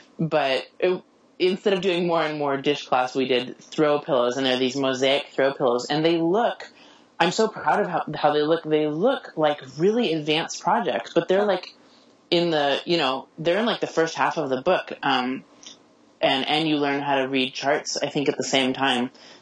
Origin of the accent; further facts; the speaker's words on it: California, United States; But I am down in Southern California. I'm from Northern California